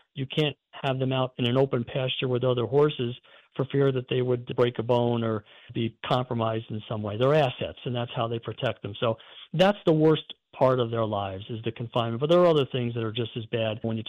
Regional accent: New York, United States; Growing up in this area, I was born and raised in the Capital Region

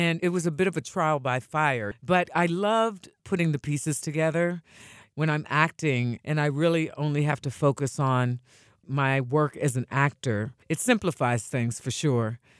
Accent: Homestead, Pennsylvania, United States; from my hometown of Homestead, I didn't know that.

